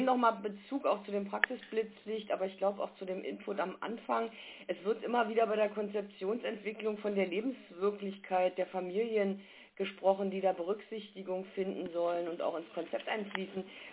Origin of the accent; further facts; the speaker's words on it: Berlin, Germany; bin ich aus Berlin.